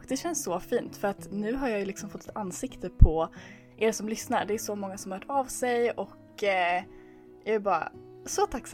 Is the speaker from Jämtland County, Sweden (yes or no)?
yes; Undersåker, Jämtland County, Sweden; Jag är från Jämtland, en liten by utanför Åre som heter Undersåker och det är här jag sitter och pratar med er idag.